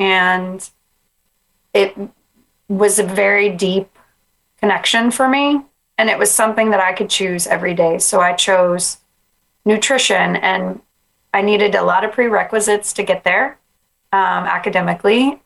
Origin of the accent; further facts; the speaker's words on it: Texas, United States; I grew up on the Gulf Coast of Texas, where it's flat.